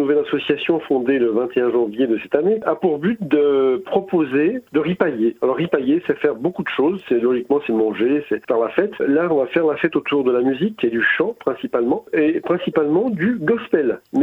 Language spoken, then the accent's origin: French; Toulon-sur-Arroux, Bourgogne-Franche-Comté, France; dans ma région, dans mon village natal en Bourgogne, en Saône-et-Loire, ce village s'appelle Toulon-sur-Arroux